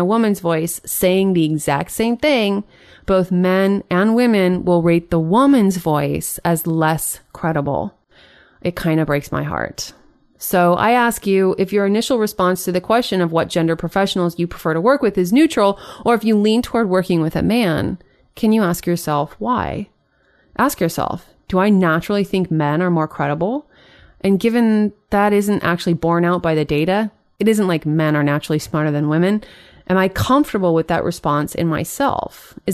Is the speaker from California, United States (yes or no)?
yes; San Jose, California, United States; I even have clients here in my hometown of San Jose, California